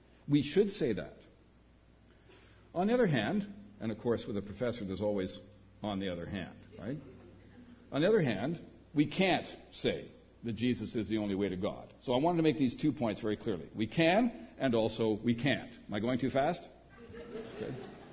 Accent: Canada; I'm obliged as a Canadian to respect my neighbor at least.

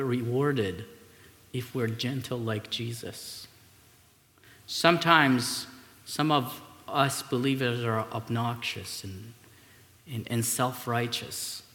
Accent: Iran; Well, I grew up in Iran.

